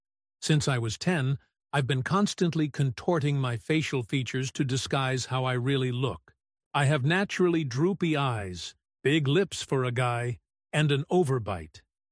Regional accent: Canada; We're Canadian.

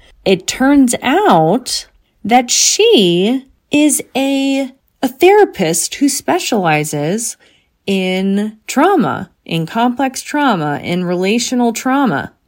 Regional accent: Bryn Mawr, Pennsylvania, United States; and I grew up in Bryn Mawr.

